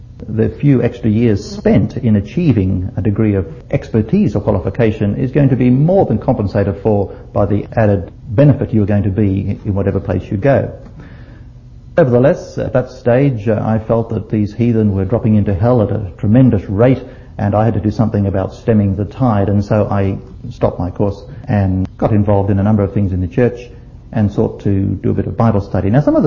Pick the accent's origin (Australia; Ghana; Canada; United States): Australia; Cannon Hill, Queensland; I was from Cannon Hill, Gay was from Wynnum.